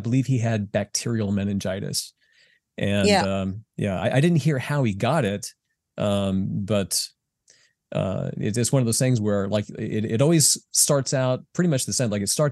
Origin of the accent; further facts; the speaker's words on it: United States; born and raised here in America, but I'm made of many things.